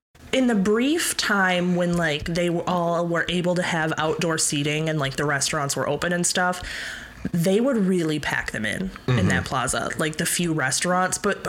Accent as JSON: {"language": "English", "town": "Saginaw", "region": "Michigan", "country": "United States", "said": "Like, leaving home, I'm from Saginaw, so leaving home and..."}